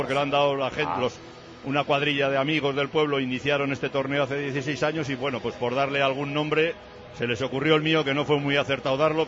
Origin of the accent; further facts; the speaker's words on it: Sodupe, Basque Country, Spain; En Sodupe, que es mi ciudad o mi pueblo donde yo he vivido toda mi vida.